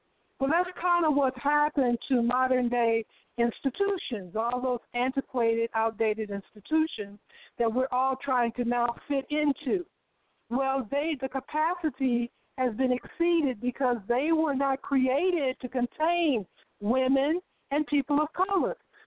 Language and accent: English; Chicago, Illinois, United States; And so I grew up in Chicago.